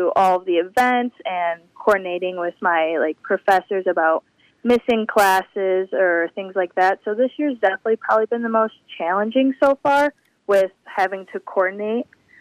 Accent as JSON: {"language": "English", "town": "Rockwood", "region": "Michigan", "country": "United States", "said": "I'm from Rockwood, Michigan, which is north of Monroe."}